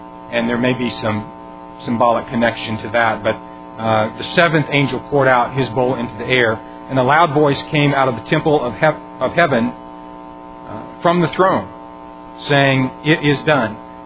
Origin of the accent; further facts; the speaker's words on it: Colorado, United States; the big mountains that you might see in the Smokies or out where I grew up in Colorado.